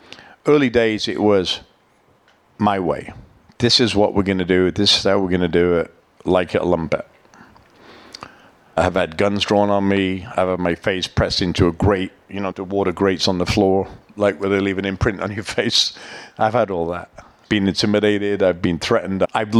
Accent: England, United Kingdom; moved away as an adult; I came from England. I was married. Annalise was about 4 months old. We lived in a hotel.

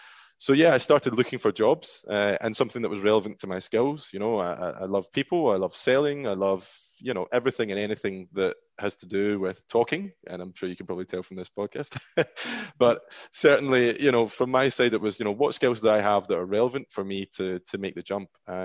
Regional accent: Scotland, United Kingdom; growing up in Scotland, I was always aware of ships and of boats.

